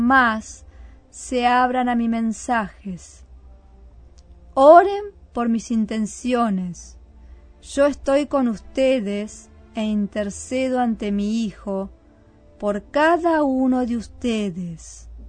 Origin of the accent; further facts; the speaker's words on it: Victoria, Argentina; nosotras con Ana somos de Victoria